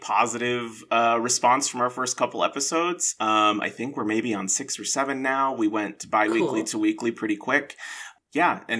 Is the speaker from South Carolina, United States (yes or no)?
yes; South Carolina, United States; I'm from South Carolina. In South Carolina, we would call them palmetto bugs.